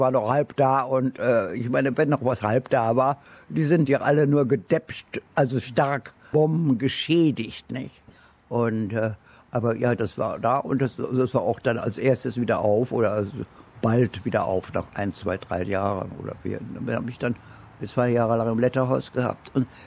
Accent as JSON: {"language": "German", "region": "Berlin", "country": "Germany", "tie": "born or raised there", "said": "Ich komme aus Berlin, ich bin in Berlin geboren"}